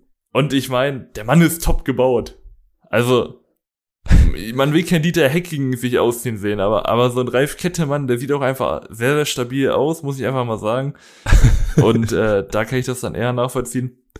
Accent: Paderborn, North Rhine-Westphalia, Germany; born there; ich als gebürtiger Paderborner hab mich natürlich sehr gefreut

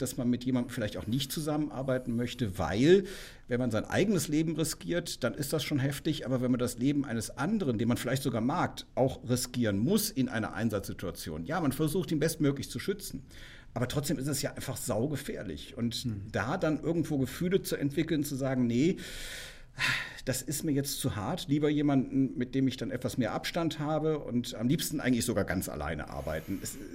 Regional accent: Cologne, North Rhine-Westphalia, Germany; ich meine, ich komme aus Köln, ne?

